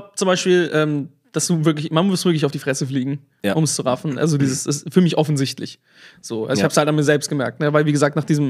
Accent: Karlsruhe, Baden-Württemberg, Germany; Und ich komme aus Karlsruhe ursprünglich.

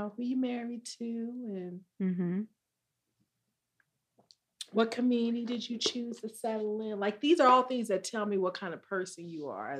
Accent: Hermosa Beach, California, United States; I grew up in Hermosa Beach. Yeah, that's my parents' why. I grew up in Hermosa Beach.

